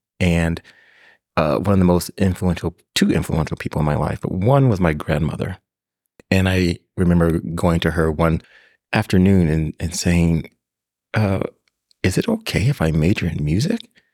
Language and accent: English; Pasadena, California, United States; So I am from Southern California. I am fourth generation from Pasadena, California, and came through public schools.